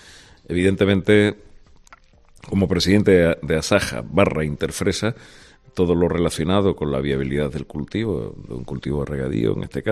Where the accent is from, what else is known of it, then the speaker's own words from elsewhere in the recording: Andalusia, Spain; nosotros como agricultores andaluces, españoles y europeos